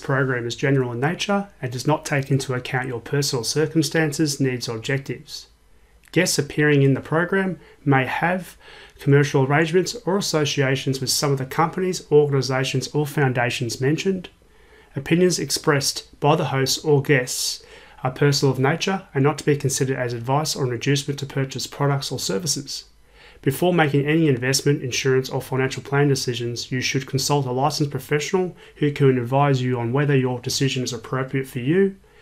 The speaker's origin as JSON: {"language": "English", "town": "Sydney", "region": "New South Wales", "country": "Australia", "said": "And also, we're from Sydney"}